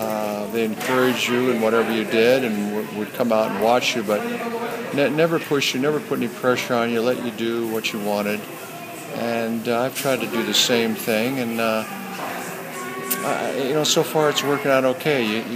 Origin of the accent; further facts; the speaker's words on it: Rancho Santa Fe, California, United States; We're from San Diego, California. Actually, Rancho Santa Fe, a little bit north.